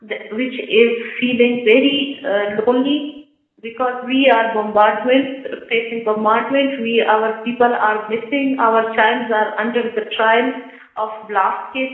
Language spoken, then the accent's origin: English; Balochistan, Pakistan; and we Baloch are just separate from them.